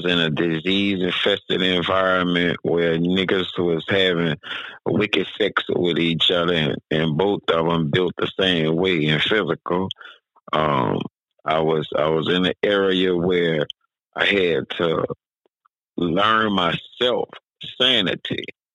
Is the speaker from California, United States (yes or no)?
no; Louisiana, United States; I never fucking heard of them parts of Louisiana. I'm from Louisiana.